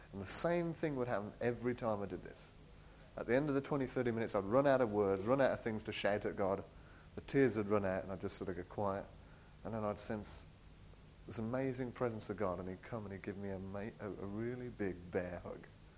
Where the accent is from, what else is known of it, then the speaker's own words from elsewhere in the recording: Bromsgrove, West Midlands, United Kingdom; And I came from a middle-class town. I came from Bromsgrove, middle-class Bromsgrove.